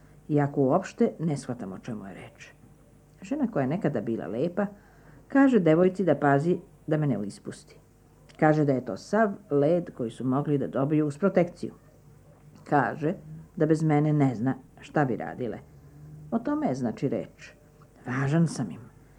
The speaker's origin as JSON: {"language": "Serbian", "region": "Belgrade", "country": "Serbia", "tie": "born there", "lives_now": "Novi Beograd, Serbia", "said": "rođena sam na Vračaru, živela na Dorćulu i evo me sad na Novom Beogradu, tako da svakih 20 godina menjam fizički mesto na kome stanujem, ali u stvari neprekidno živim i na Vračaru i na Dorćulu."}